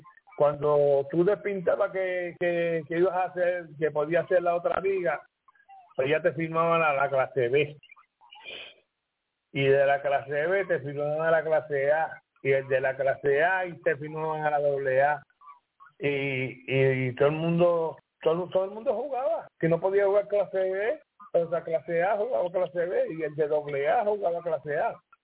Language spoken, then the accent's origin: Spanish; Puerto Rico; Como puertorriqueño